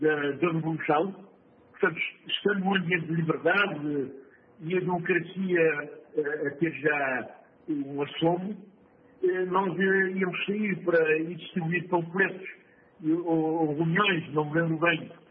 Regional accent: Cape Verde; eu como cabo-verdiano, creio que de uma forma geral, pode aplicar a Angola e Moçambique

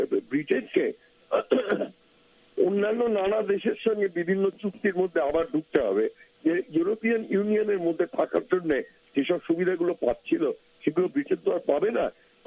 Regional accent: India; আমি একজন ভারতীয় অর্থনীতিবিদ

